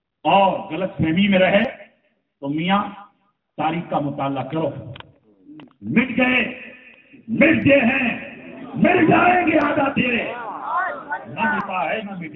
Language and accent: Urdu; India; ہم ہندوستان کے رہنے والے ہیں الحمدللہ